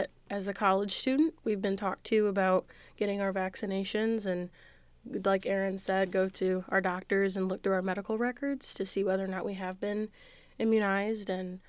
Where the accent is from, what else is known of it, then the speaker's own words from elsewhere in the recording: Illinois, United States; I personally have not had any experience with measles, but I'm from Illinois